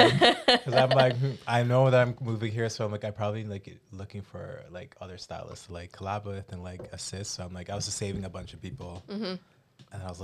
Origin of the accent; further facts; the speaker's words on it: Toronto, Ontario, Canada; I grew up born and raised in Toronto. Mm. I grew up downtown in the city.